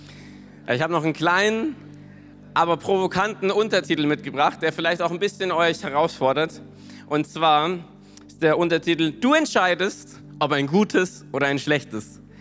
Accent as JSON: {"language": "German", "town": "Lörrach", "region": "Baden-Württemberg", "country": "Germany", "said": "ich komme aus Lörrach, das ist in der Nähe vom Schwarzwald"}